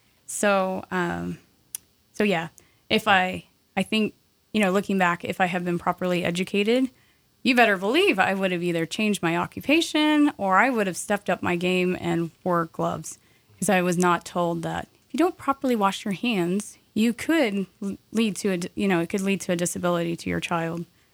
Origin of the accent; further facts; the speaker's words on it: Arkansas, United States; now in Sandpoint, United States; We love Sandpoint. I grew up in Arkansas. I like the north.